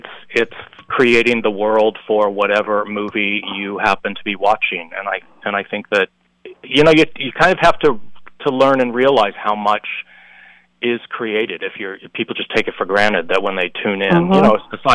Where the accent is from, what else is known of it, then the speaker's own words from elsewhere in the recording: North Carolina, United States; I'm from North Carolina, and they were making that movie then